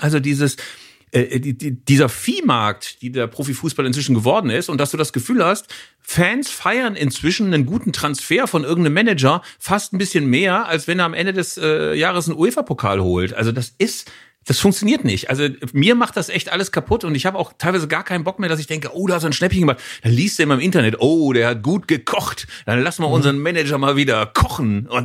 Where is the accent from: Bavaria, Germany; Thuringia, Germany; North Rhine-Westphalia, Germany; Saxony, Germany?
North Rhine-Westphalia, Germany; Bielefeld; Und das sage ich als Bielefelder